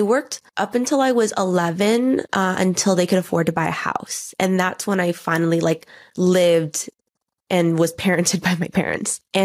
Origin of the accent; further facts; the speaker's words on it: Canada; I'm Canadian, so I have a Canadian passport.